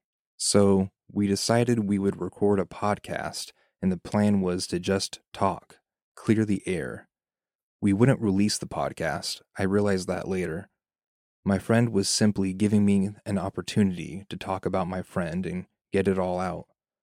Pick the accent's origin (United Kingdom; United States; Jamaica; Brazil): United Kingdom; England; I'm from England.